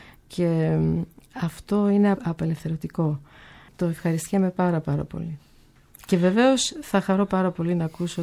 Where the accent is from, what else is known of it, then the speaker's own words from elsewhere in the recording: United States; Εγώ γεννήθηκα και μεγάλωσα στην Αμερική